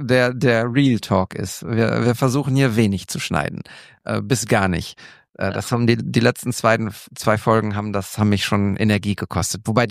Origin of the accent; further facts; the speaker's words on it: Münster, North Rhine-Westphalia, Germany; born there; now in Bochum, Germany; Und ich bin ja gebürtiger Münsteraner, was ja schon mal schwierig ist im Verhältnis zu Bielefeld. Dann bin ich jetzt Bochumer